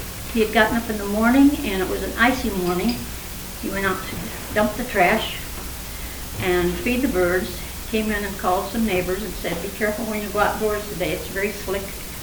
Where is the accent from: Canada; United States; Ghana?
United States; Illinois; I'm from Illinois also